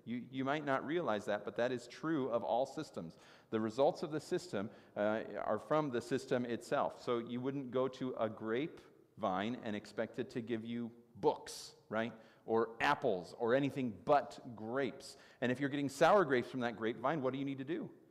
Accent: Chicago, Illinois, United States; But I'm from Chicago, so I root for my Chicago teams.

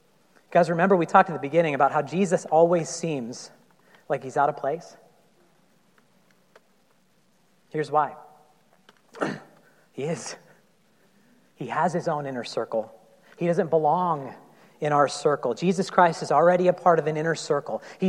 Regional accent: Truckee, California, United States; I can remember growing up in Truckee with the snow outside

